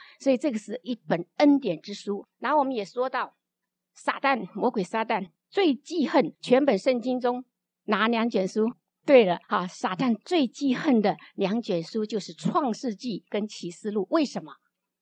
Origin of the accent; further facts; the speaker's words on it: China; 那我们中国人来说，我们最古最古的人，他们敬拜什么？